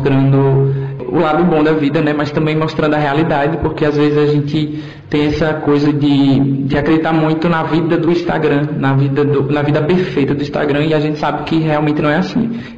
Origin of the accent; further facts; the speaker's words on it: Campo Formoso, Bahia, Brazil; sou de Campo Formoso, Bahia. E sempre gosto de mostrar mesmo as minhas origens.